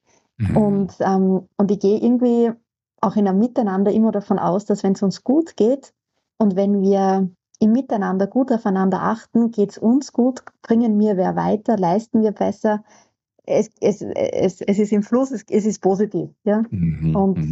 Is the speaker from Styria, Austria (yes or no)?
yes; Fürstenfeld, Styria, Austria; born there; also ich komme mal aus Österreich. Ich glaube, das hört man, gell? Mhm. Ja. Diejenigen, die … kennen, geboren in Fürstenfeld